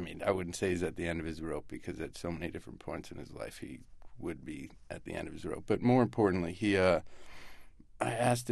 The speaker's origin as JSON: {"language": "English", "town": "Washington", "region": "District of Columbia", "country": "United States", "said": "look, I'm from Washington, D.C., the most rhythmical city in the United States of America."}